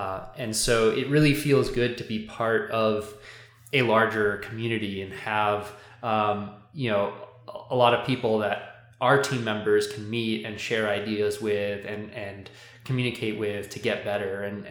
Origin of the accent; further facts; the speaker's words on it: San Francisco, California, United States; now in Longmont, United States; And full disclosure, I live in Longmont because Boulder is also too expensive. Right. But I grew up in San Francisco, which certainly, you know, has a lot of these issues